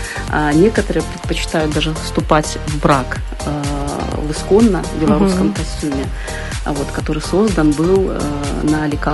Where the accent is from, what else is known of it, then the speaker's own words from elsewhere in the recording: Oktyabrsky, Russia; я родилась и живу в Октябрьском